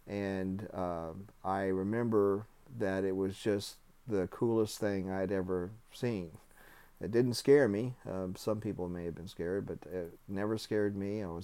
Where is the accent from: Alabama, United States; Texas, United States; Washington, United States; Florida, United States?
Florida, United States; Cocoa; now in Cary, United States; I'm from Cocoa, Florida, and I work as a project manager. Today I'm recording this interview from Cary, North Carolina.